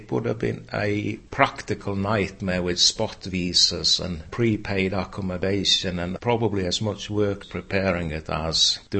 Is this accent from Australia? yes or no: no; Norway; And they asked where I was from Norway.